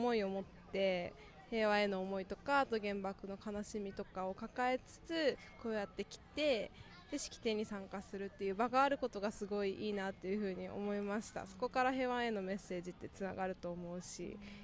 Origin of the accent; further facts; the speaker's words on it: Tokyo, Japan; 東京から来ました、社会人です。